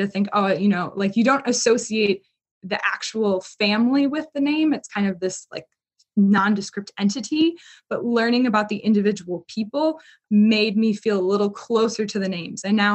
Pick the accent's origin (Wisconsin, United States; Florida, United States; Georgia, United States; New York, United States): Wisconsin, United States; Milwaukee; Yeah, so I was born and raised in Milwaukee, as you can probably tell by my accent.